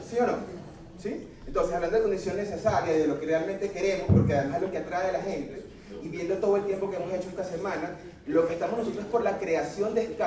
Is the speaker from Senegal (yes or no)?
no; Venezuela; soy venezolano.